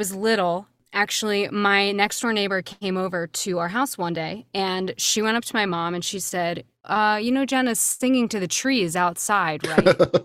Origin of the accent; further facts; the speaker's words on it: Swarthmore, Pennsylvania, United States; Originally, I'm from a small town called Swarthmore. It's right outside of Philadelphia, Pennsylvania.